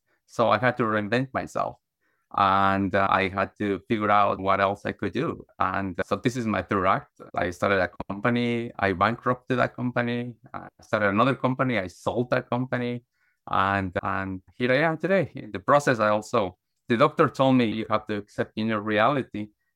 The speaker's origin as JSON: {"language": "English", "country": "Guatemala", "tie": "born or raised there", "said": "So I grew up in Guatemala, Central America, in the 1970s and 80s."}